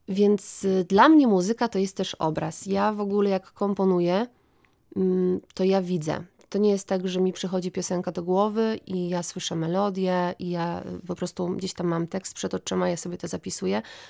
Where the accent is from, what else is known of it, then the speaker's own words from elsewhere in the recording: Ruda Śląska, Silesian Voivodeship, Poland; Również byłam częścią takiego stowarzyszenia, które nazywało się wówczas SMOG i myśmy to chyba nazywali Klubem Lidera Młodzieżowego SMOG w Rudzie Śląskiej